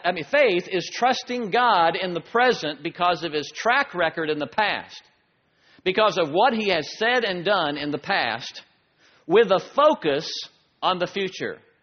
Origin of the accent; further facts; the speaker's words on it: Florida, United States; I grew up in Florida, on the Space Coast, and I watched most of all of the early space flights, all the rockets going up.